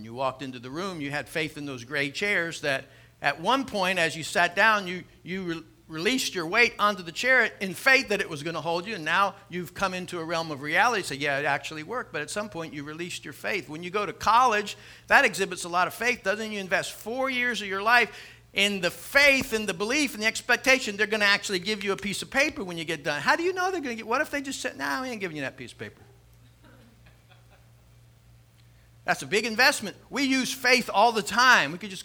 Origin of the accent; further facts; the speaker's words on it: Miami, Florida, United States; To me, bike was very important as a young child growing up in Miami. I was born there, lived there till I was.